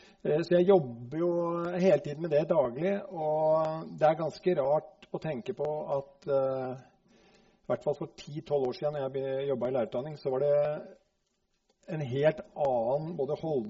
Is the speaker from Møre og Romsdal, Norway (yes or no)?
no; Vestfold, Norway; Jeg kom fra Vestfold, og der sier vi sånn